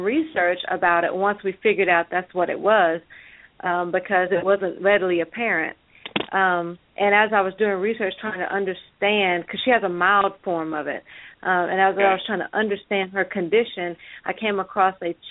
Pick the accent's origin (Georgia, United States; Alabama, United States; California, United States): Alabama, United States; also born or lived in Vietnam; I was born in Vietnam, but I was raised in Alabama. Went to Jacksonville State University in Alabama